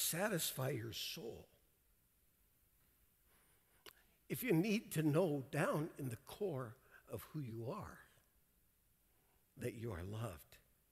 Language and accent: English; Canada; I grew up in Canada.